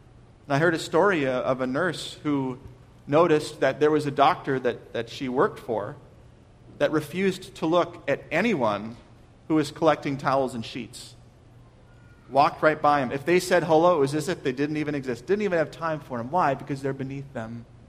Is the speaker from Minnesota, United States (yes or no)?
yes; Minnesota, United States; also born or lived in California; now in Virginia, United States; Well, I'm from Minnesota, but I lived in California for a few years, and now I'm in Virginia.